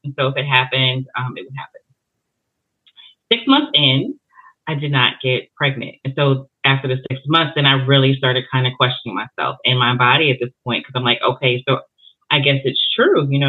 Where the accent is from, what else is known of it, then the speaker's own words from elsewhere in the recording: Connecticut, United States; moved away as an adult; now in Georgia, United States; So originally I am from Connecticut, but I moved to Georgia almost 30 years ago. So I am officially a peach.